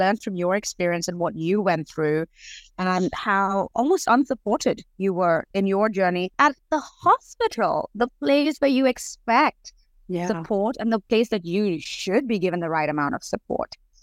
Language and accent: English; India; I come from India